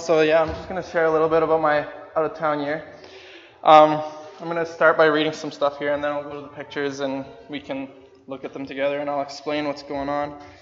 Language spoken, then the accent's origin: English; Canada; He knew I came from Canada and that I was a person.